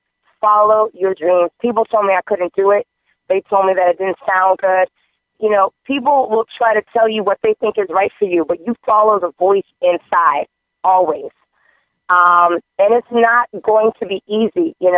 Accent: the South, United States; now in Miami, United States; I'm originally from the South, so I bloom best when lightly toasted in the sun.

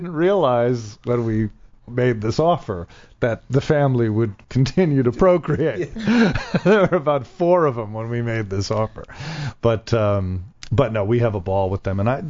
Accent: Connecticut, United States; I miss that out here, being from Connecticut. Because I was really... You know, spoiled by growing up in Connecticut

